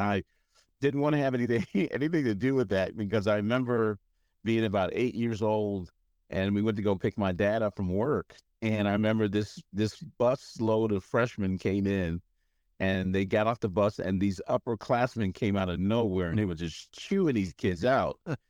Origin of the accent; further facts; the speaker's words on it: Highland Falls, New York, United States; I'm from New York. I'm from a town called Highland Falls. Nobody's never heard of it